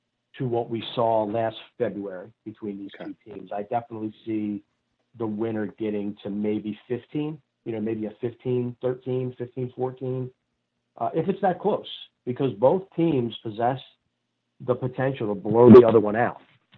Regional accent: Catonsville, Maryland, United States; Growing up in Catonsville, Simply Soccer was a place in Old Ellicott City when I was growing up that had everything soccer.

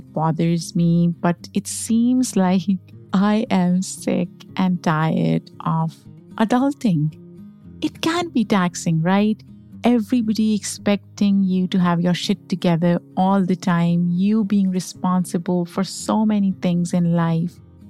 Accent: Pakistan; now in United States; I grew up in Pakistan. So when I initially moved to the US, I did not like the sun. I did not like warm weather.

